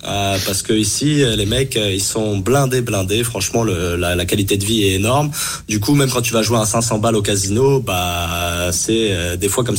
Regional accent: Guadeloupe; also born or lived in Canada; now in Australia; Moi je suis de Guadeloupe à la base, donc déjà c'était un peu envie d'ailleurs.

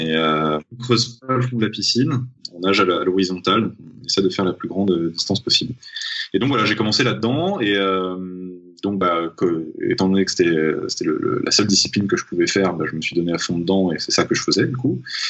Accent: Paris, Île-de-France, France; also born or lived in Nice; Moi, je suis un enfant parisien. J'ai grandi à Paris, même si je suis né à Nice. Donc, j'ai grandi à Paris toute ma vie.

